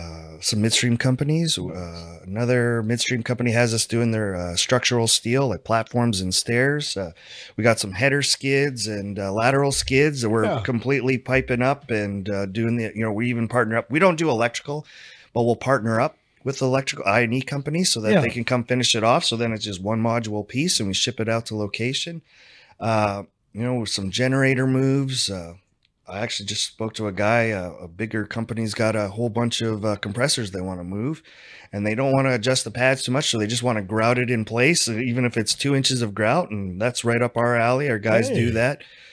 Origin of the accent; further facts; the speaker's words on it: Alberta, Canada; And I'll always be thankful for that, because I'm from Alberta.